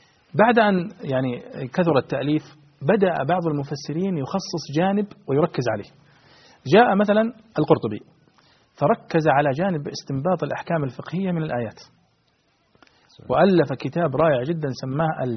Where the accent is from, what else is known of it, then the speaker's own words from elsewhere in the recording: Saudi Arabia; عندنا في السعودية